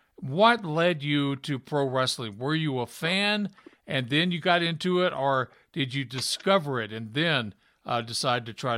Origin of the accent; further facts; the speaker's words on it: Memphis, Tennessee, United States; you know, I'm from Memphis, Tennessee, and I remember when Sting and now the Ultimate Warrior, whatever one would call him then, they were the Blade Runners, and I was watching the Saturday morning TV show from Memphis